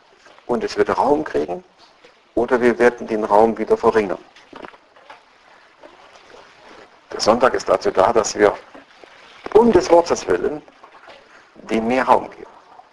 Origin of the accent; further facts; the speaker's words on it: Saxony, Germany; Im Erzgebirge, wo ich herkomme, da war das nach Beerdigungen immer das Wichtigste von den Dorffrauen